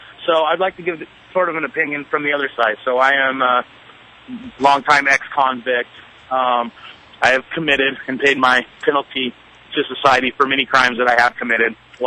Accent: California, United States; Absolutely, and I'm from the Bay Area, San Francisco Bay Area, so we believe in the same things.

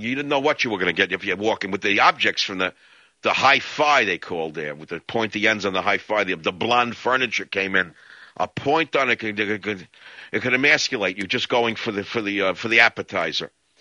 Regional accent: New York, United States; accent: New York; People said it could never be done. They said my accent was too New York.

